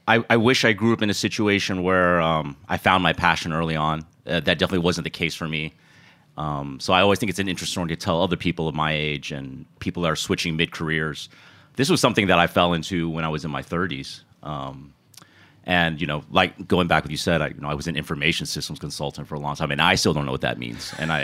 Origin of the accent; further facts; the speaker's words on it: Houston, Texas, United States; also born or lived in Austin; I was born in Austin, but my formative years were spent in Houston. So growing up in Houston, spending a lot of time in the in Little Saigon, that strip, which when I was growing up was downtown Houston